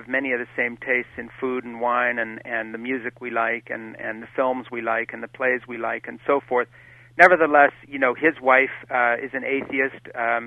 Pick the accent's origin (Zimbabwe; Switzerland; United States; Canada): Switzerland; My father was a Presbyterian minister. I grew up in Switzerland with missionary parents. I go to the Greek Orthodox Church.